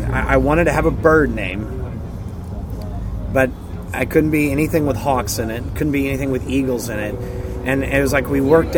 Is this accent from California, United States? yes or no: no; Texas, United States; It's just, you know, we're from Texas, so there's still... Some sounds are a little folkier, I guess.